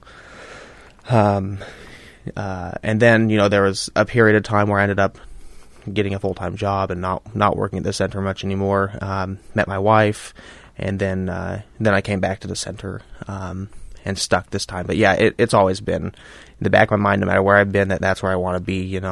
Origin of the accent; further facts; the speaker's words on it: Astoria, United States; Yeah, I was born and raised in Astoria.